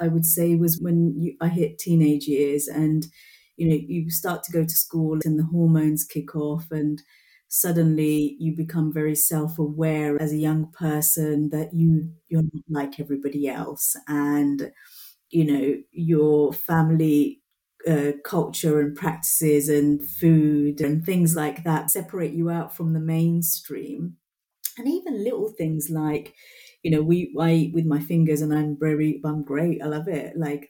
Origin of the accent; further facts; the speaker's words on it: Portsmouth, South East England, United Kingdom; also born or lived in Bangladesh; I came to this country as a baby, 18 months old or something, my mum said, before the age of two. There was a tiny community of British Bengali people back then.